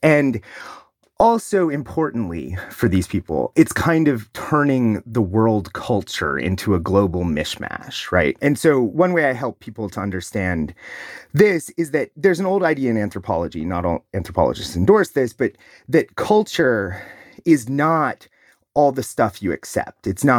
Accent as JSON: {"language": "English", "region": "Ohio", "country": "United States", "tie": "born or raised there", "said": "But the two that you're going to have heard most about are J.D. Vance running for Senate from my home state of Ohio."}